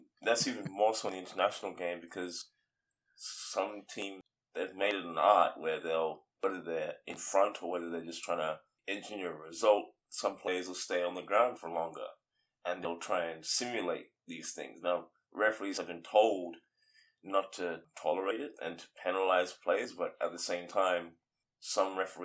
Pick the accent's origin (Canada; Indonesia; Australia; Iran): Australia; Growing up in Australia, the tennis is in your face every night.